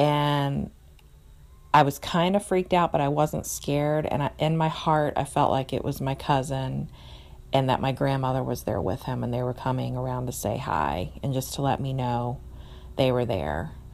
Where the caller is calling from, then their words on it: Richmond, Virginia, United States; I'm calling from Richmond, Virginia.